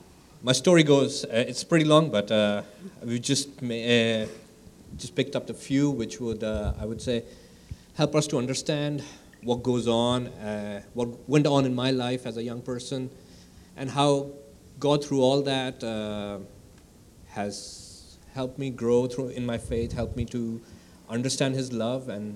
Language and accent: English; Pakistan; moved away as an adult; now in United States; We come from Pakistan. I've lived in Pakistan all my life, except for the last 1 year, when I arrived in US in March. Maria and I both grew up in Pakistan. Pakistan is a Muslim country with only 1% Christians. I come from a Christian family